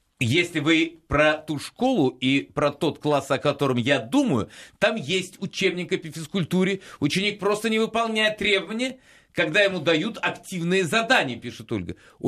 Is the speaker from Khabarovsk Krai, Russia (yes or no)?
no; Saint Petersburg, Russia; Я из Санкт-Петербурга, у нас в школе то же самое.